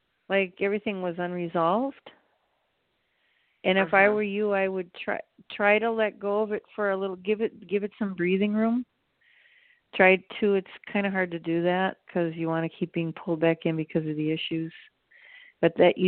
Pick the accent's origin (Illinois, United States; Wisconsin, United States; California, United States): Wisconsin, United States; Milwaukee; now in Maui, United States; I grew up in Milwaukee. I've been here for 22 years. I'm really used to this now.